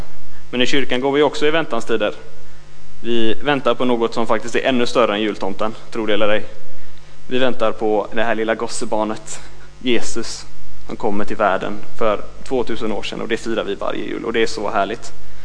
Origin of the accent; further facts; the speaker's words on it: Jonsered, Västra Götaland County, Sweden; Jag är från Jonsered.